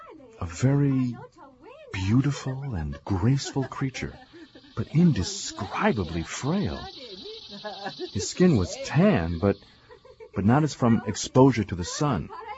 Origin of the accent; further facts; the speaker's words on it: New York, United States; the kind that could destroy an entire vintage of grapes where I grew up in New York State in the 20th century.